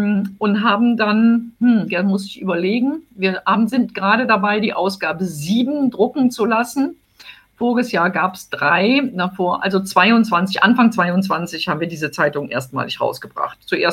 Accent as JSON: {"language": "German", "region": "Rhineland", "country": "Germany", "said": "Ich bin ja ursprünglich aus dem Rheinland"}